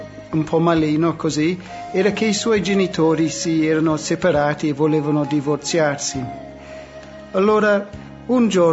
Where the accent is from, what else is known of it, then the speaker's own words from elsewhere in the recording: New Zealand; Italian is a second language; also born or lived in Australia; vengo dalla Nuova Zelanda